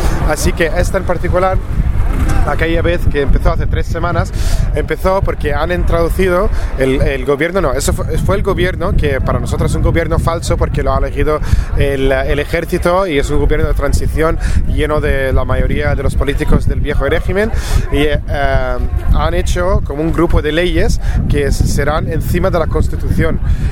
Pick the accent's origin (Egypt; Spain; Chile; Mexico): Egypt; Cairo, Cairo Governorate; Spanish is a second language; y soy del Cairo